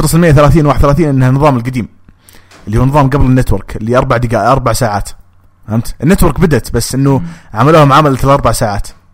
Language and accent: Arabic; Saudi Arabia; توقعون مباراه توحيد الالقاب تكون عندنا في السعوديه